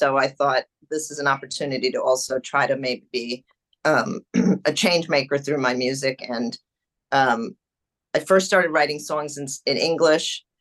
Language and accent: English; New York City, New York, United States; I grew up in a Spanish-speaking household. That's why a lot of my lyrics are Spanish first. But I grew up in New York City.